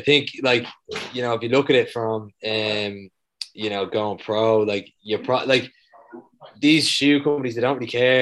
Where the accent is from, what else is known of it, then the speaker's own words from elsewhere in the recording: Dublin, Leinster, Ireland; I am from Dublin. It's my home. Like, I'm born and bred at Dub.